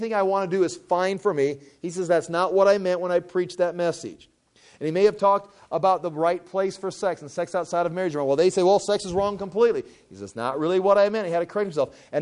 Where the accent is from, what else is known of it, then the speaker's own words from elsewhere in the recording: United States; in my case, I am an American. I live in a nice city.